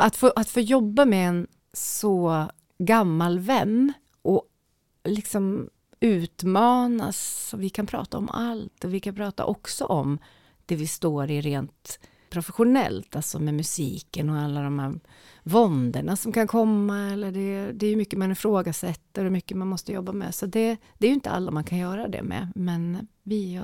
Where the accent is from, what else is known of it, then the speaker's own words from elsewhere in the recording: Njurunda, Västernorrland County, Sweden; jag är ju uppvuxen i Njurunda utanför, och sen så hade vi så otroligt mycket musik och sport och aktiviteter, så mina föräldrar, de valde att flytta in till stan, till Sjönsmån, som är kanske 10 minuter max från Sundsvall City då.